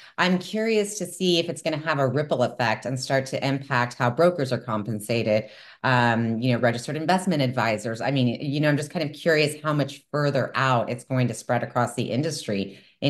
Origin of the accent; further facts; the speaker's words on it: Texas, United States; I'm originally from Texas, and I know that Texans have some very strong opinions.